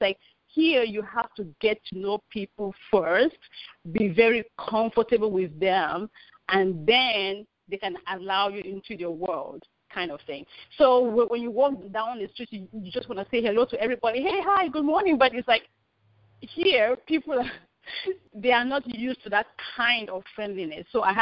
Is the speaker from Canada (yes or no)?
no; Cameroon; And I grew up in Cameroon, which is in West Africa.